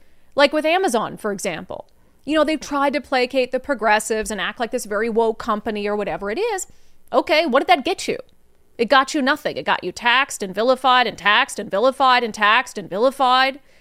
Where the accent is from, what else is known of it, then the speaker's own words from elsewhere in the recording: Minnesota, United States; And I can also say I'm from Minnesota.